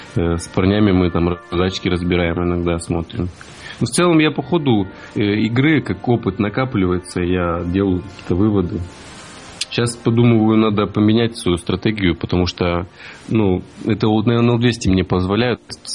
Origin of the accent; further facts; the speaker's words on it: Krasnoyarsk, Krasnoyarsk Krai, Russia; Я из Сибири, из Красноярска.